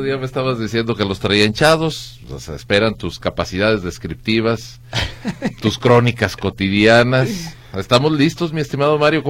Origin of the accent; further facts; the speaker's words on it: Mexico; todos los que vivimos en Guadalajara y pues los que somos mexicanos.